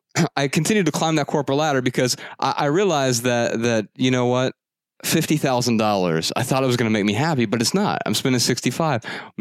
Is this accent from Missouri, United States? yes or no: no; Dayton, Ohio, United States; I mean, I grew up really poor in Dayton on welfare and food stamps.